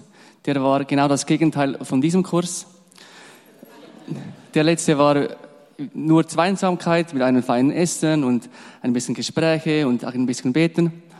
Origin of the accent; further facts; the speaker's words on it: Switzerland; aber ich als Schweizer oder wir sind eher ein bisschen für uns und ja, so ist es uns angenehm